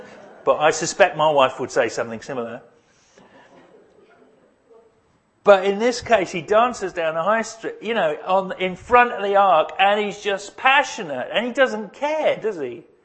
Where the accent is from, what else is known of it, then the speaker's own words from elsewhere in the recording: United Kingdom; I'm British, so I don't do emotion.